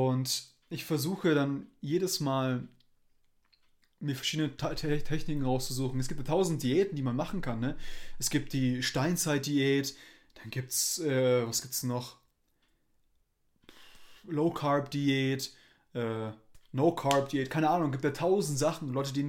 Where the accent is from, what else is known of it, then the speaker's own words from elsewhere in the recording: Germany; ich würde es öfter sagen, dass man das auf Deutsch sagt und ich bin Deutscher. Ich müsste eigentlich Deutsch reden können, aber kann ich nicht.